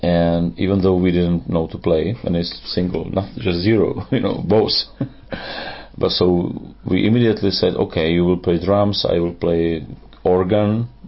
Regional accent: Dubí, Ústí nad Labem Region, Czechia; Teplice is my born town, and for the band as well, you know, Teplice. But in fact, it was Dubi, which is like almost like a part of Teplice, but it's a separate little, very little tiny town.

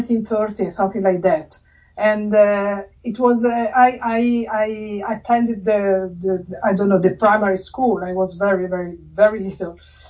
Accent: Latina, Lazio, Italy; English is a second language; No, I grew up in Latina. Latina is very close to Rome.

